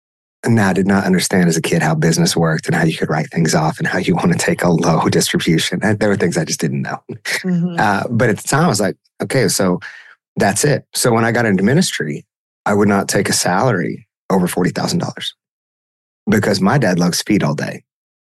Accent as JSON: {"language": "English", "region": "Oklahoma", "country": "United States", "said": "People are like, where are you from … I'm like, certainly not Texas. Let's just get that straight right now. I'm from Oklahoma."}